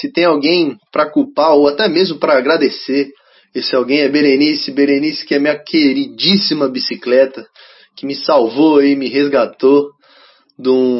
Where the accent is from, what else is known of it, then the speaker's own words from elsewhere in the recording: São Paulo, Brazil; moved away as an adult; now in Londrina, Brazil; Eu saí de São Paulo, sou natural de São Paulo, capital, e vim aqui para Londrina